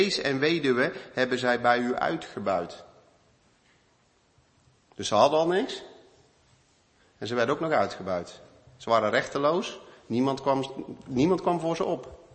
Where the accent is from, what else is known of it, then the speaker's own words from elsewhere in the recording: Romania; Dutch is a second language; now in Netherlands; Het is moeilijk, meneer, huis vinden hier. Ja, tuurlijk. Nederlanders zien je aankomen als Roemeen om een huis te huren.